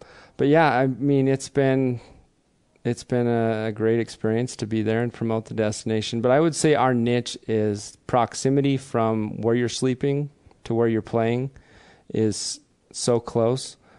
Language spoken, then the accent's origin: English; Nevada, United States; We Nevadans say Nevada, not Nevada, like the rest of the country does.